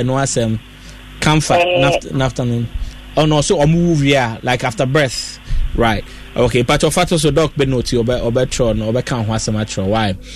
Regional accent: Tema, Greater Accra, Ghana; I'm from Tema.

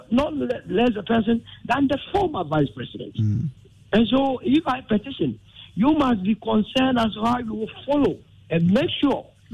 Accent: Ghana; a Ghanaian

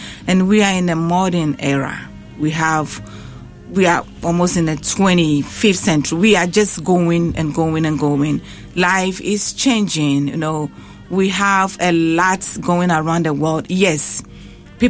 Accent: Ghana; So me being a Ghanaian, I just want to reach out to my community and give it back to society.

